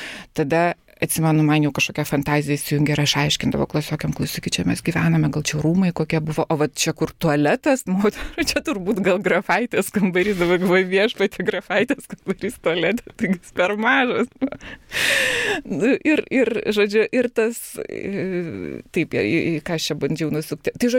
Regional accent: Vilnius, Vilnius County, Lithuania; užaugau Karoliniškėse.

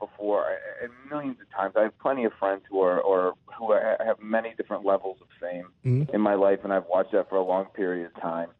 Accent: Chicago, Illinois, United States; Well, I grew up in Norwood Park on Chicago's far northwest side, at Taft High School, if anybody's looking for a reference plate.

